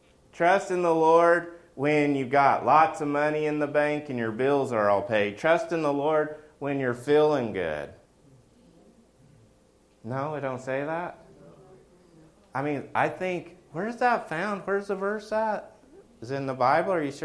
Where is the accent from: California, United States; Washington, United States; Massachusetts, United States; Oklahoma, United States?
Oklahoma, United States; And so I grew up in Oklahoma. I used to watch the OU Texas football game.